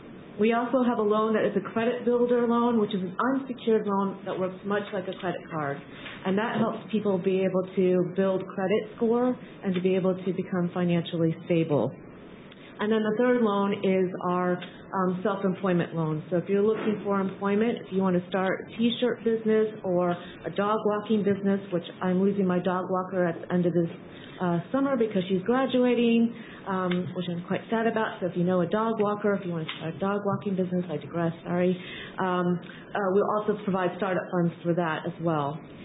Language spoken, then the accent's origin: English; Iowa, United States; I grew up in Iowa, but I had never made it to Ames, Iowa. I left for 20 years and then came back to my home state last year.